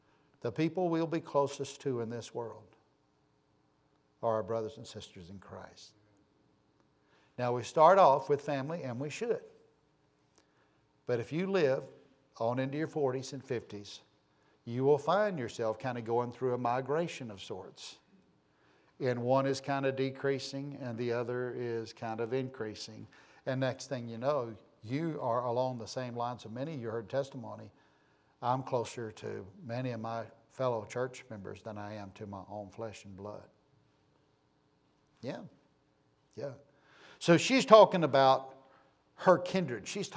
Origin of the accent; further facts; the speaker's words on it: United States; born there; I'm an American. I thank God that I'm American, by the way. I thank God that I'm American. I thank God that I was born in this nation.